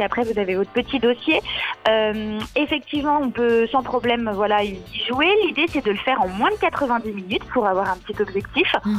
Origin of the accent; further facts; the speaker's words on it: Lyon, Auvergne-Rhône-Alpes, France; j'ai 31 ans et je viens de Lyon.